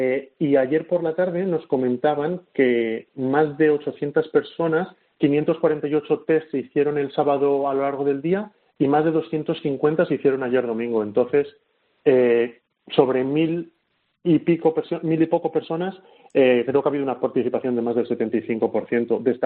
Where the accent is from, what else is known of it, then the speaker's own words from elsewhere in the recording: Madrid, Community of Madrid, Spain; De hecho, pues yo soy de Madrid